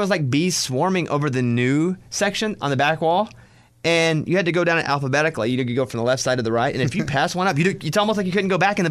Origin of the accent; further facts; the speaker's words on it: Arkansas, United States; And for me, it's tough because I grew up in Arkansas.